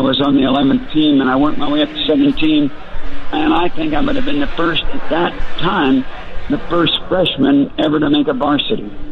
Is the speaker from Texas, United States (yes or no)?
yes; Dallas, Texas, United States; That's where I grew up. I grew up in Dallas.